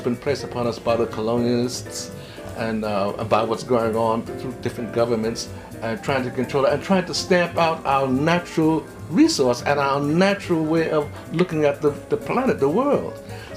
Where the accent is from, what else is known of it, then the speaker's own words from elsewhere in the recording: Bronx, New York, United States; I was raised in the South Bronx.